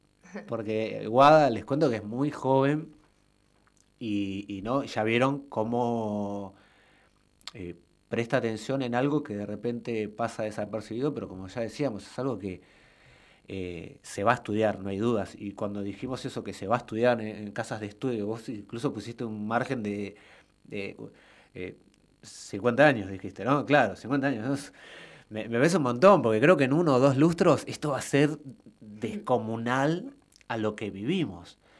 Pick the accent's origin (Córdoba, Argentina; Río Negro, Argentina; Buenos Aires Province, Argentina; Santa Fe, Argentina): Buenos Aires Province, Argentina; Lanús; A ver, yo soy acá de Lanús, del conurbano